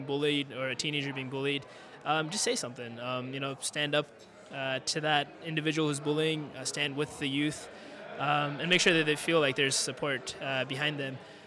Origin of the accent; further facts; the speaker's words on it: Auburn, Washington, United States; I mean, when I was growing up in high school, and I grew up in Auburn, Washington. So when I went to high school, I was, I think, the only Muslim there.